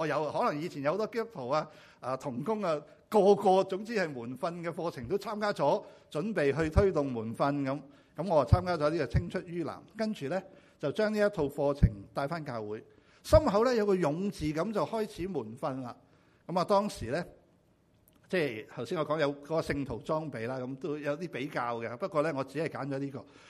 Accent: Xinhui, Guangdong, China; 我是新会人，我不识潮州话，

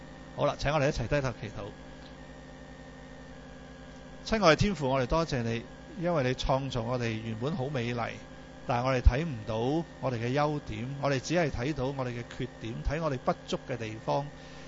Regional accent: China; 我们中国人都说嘛，天生我才咩必有用

